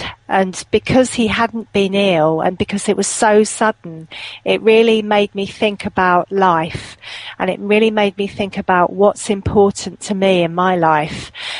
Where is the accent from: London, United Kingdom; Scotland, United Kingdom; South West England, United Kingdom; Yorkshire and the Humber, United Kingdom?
London, United Kingdom; now in Shropshire, United Kingdom; I was from London and living in London, but my ex-husband and I, because I'm now divorced, but we relocated to Shropshire.